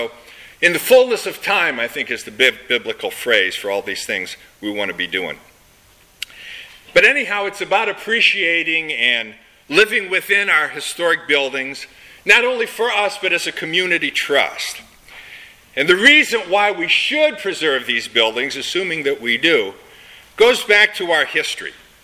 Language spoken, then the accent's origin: English; Ohio, United States; You know, when I grew up in Ohio, and perhaps you did too